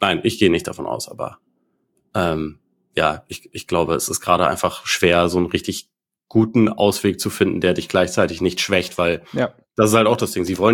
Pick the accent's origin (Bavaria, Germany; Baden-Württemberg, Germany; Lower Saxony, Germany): Bavaria, Germany